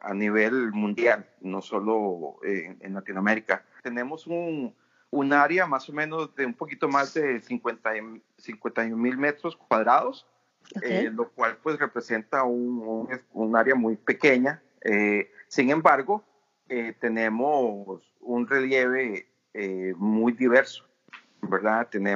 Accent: Costa Rica; Hablar un poquito de mi tierra tan linda, que la quiero mucho.

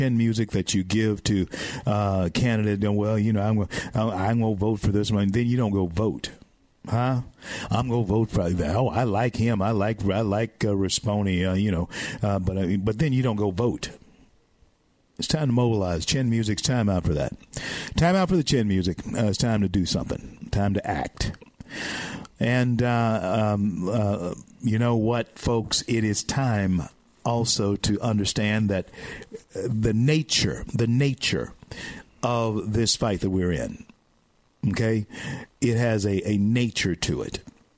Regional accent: Louisiana, United States; here in the great state of Louisiana, my state, my home state.

